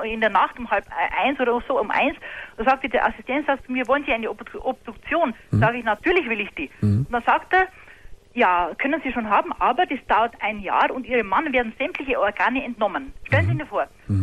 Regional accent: Bavaria, Germany; Ich bin aus Bayern.

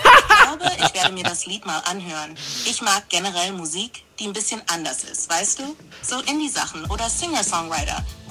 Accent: Osnabrück, Lower Saxony, Germany; now in Hamburg, Germany; ich wohne noch nicht so lange in Hamburg. Ich bin eigentlich aus Osnabrück und bin vor etwa 6 Jahren hierher gezogen

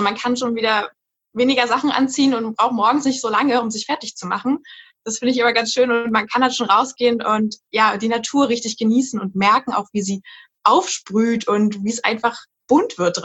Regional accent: Berlin, Germany; ich komme ja wie gesagt aus Berlin und ich liebe es eigentlich jetzt rauszugehen und die Stadt zu erkunden. Und genau, ich studiere eigentlich in Greifswald und das ist immer ein bisschen kleiner und ruhiger

